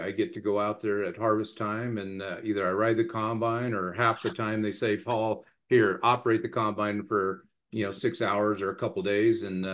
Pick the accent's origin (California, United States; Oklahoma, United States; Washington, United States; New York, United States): Washington, United States; Walla Walla; I grew up in the Walla Walla area